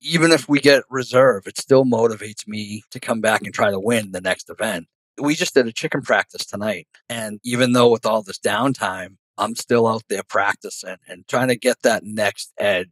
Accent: Abington, Massachusetts, United States; We're from Abington.

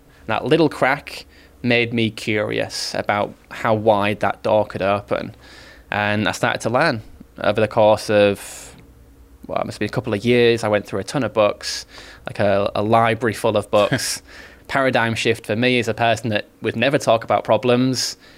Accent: Hull, Yorkshire and the Humber, United Kingdom; when I was growing up, I'm from Hull in Yorkshire, and single parent household, mum was the main breadwinner, lived on a council estate.

